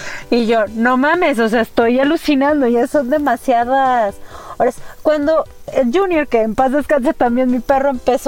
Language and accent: Spanish; Mexico; Entonces, como buena mexicana, dejé todo para el último.